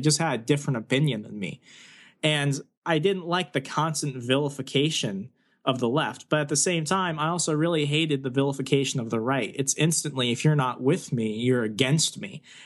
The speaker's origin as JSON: {"language": "English", "region": "Arizona", "country": "United States", "tie": "born or raised there", "said": "I was born and raised in Arizona for the first formative years of my life."}